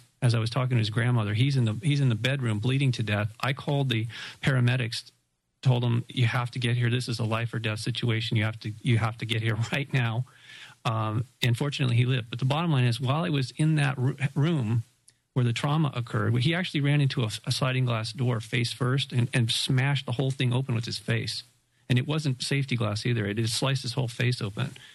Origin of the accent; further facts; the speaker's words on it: Malibu, California, United States; They looked like ticks to me, because growing up in Malibu, a lot, you know, people and our pets would get infested with these ticks.